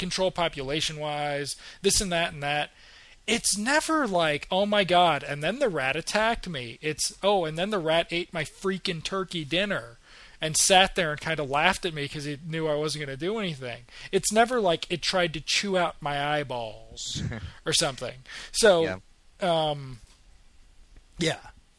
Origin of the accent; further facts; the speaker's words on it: Chicago, Illinois, United States; I'm from Chicago. I freaked out when my wife wanted to get rats.